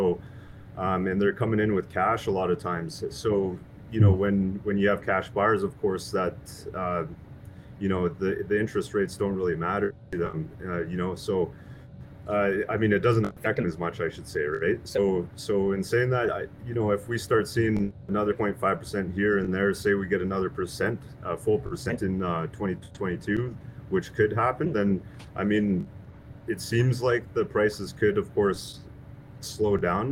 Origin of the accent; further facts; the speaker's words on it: Alberta, Canada; And I was actually born and raised in Alberta as well.